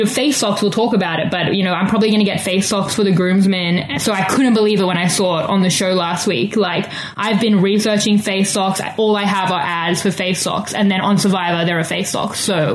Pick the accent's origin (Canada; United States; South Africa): South Africa; I take the win as my own, being South African.